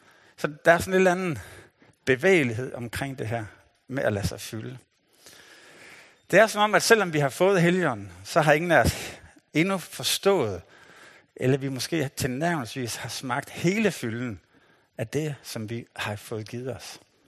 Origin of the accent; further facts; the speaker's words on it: Nykøbing Mors, North Denmark Region, Denmark; Jeg er vokset op i Nykøbing Mors. Det er mega langt væk. Men det er et mega smukt sted. Så det er omkring Limfjorden. Og jeg boede helt ned til vandet.